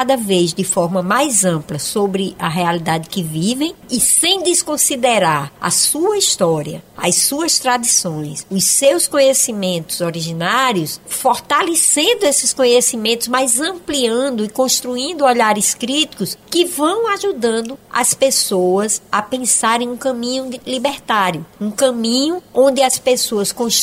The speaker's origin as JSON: {"language": "Portuguese", "region": "Rio Grande do Norte", "country": "Brazil", "tie": "born there", "moved": "yes", "lives_now": "Ceará, Brazil", "said": "eu sou nordestina, sou do Rio Grande do Norte, de nascença, e vivo desde 94 no Ceará."}